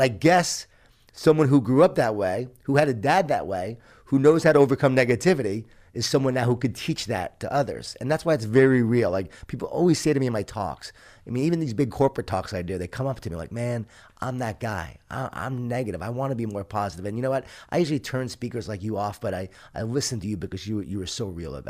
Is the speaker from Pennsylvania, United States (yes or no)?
no; Long Island, New York, United States; I grew up in Long Island, New York, a Jewish Italian family, a lot of food, a lot of guilt, a lot of wine, a lot of whining.